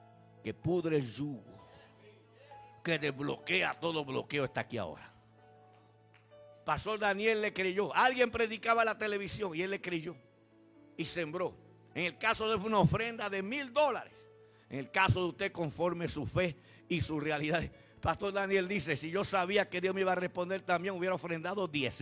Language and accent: Spanish; Puerto Rico; Mira, yo soy puertorriqueño, 30 años viviendo en el campo misionero.